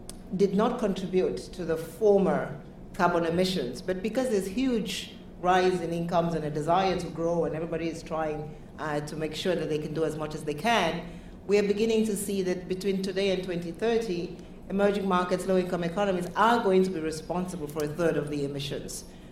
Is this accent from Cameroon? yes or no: yes; Cameroon; I come from the Cameroon, which is part of the Amazon, and yes, we are seeing a lot of, not part of the Amazon, part of the peatlands of Africa.